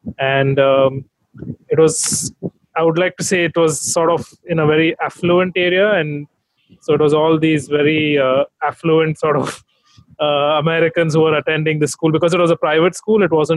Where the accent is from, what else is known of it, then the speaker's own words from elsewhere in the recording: Maharashtra, India; moved away as an adult; now in Singapore; I've been in Singapore for about 10 years now. Prior to this, I mean, I was born and raised in India, and so I grew up in sort of the western part of India. So I was born in Bombay, but more lived in a city which is about 2.5 hours drive away from Bombay